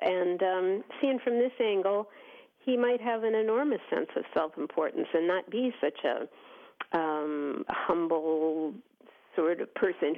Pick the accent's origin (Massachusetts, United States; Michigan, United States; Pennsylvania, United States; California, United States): Michigan, United States; Detroit; And when I was a girl growing up in Detroit, Devil's Night was a night for minor mischief, like ringing doorbells and soaping windows.